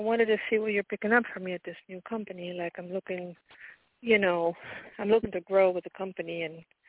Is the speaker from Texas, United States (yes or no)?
no; Florida, United States; now in Pennsylvania, United States; Florida and then here.